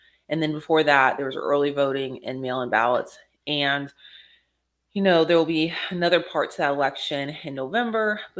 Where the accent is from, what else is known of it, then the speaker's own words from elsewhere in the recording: Florida, United States; I'm from Florida, so DeSantis, Governor DeSantis, is currently in office there.